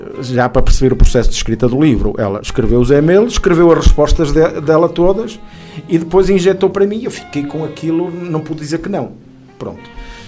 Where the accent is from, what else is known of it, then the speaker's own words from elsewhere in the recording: Norte, Portugal; accent: Northern Portuguese; estou a falar à moda do Norte